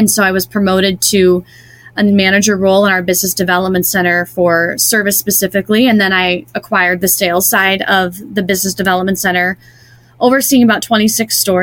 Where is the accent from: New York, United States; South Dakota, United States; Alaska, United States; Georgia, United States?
South Dakota, United States; Sioux Falls; moved away as an adult; now in Minneapolis, United States; And my first day in Minneapolis, I moved here from Sioux Falls, South Dakota to go to school.